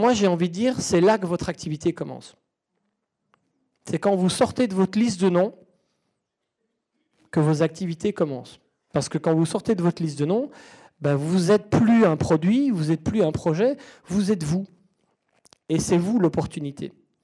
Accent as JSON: {"language": "French", "country": "Belgium", "said": "Moi, je suis belge, j'adore le restaurant italien."}